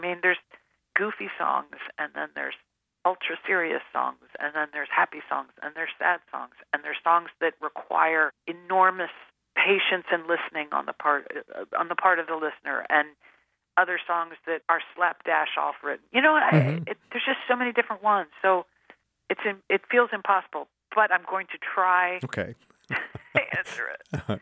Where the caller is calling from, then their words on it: Virginia, United States; From Virginia.